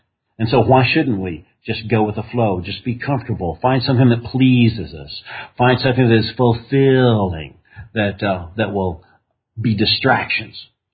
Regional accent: Texas, United States; I grew up in Texas, and every young man who grows up in Texas, or at least in my generation who grew up in Texas, was filled with the story of the Alamo

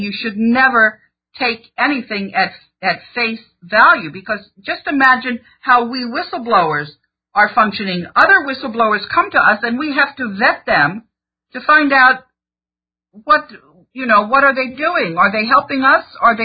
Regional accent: United States; One of the things about me is that I'm American, but I speak Dutch and I studied economics at the University of Amsterdam.

